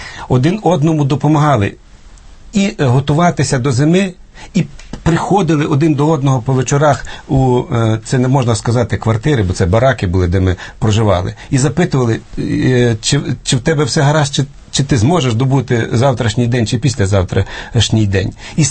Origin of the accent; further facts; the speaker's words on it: Siberia, Russia; Я народився і виріс у Сибірі. Мої батьки були там політв'язнями, потім на засланні.